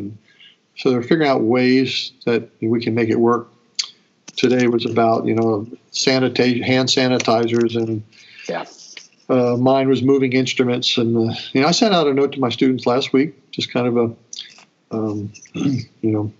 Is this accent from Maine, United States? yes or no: no; Bel Air, Maryland, United States; I'm an Easterner. Okay. I grew up in Baltimore, Maryland, or actually just Bel Air, Maryland, which is about 30 minutes north of Baltimore.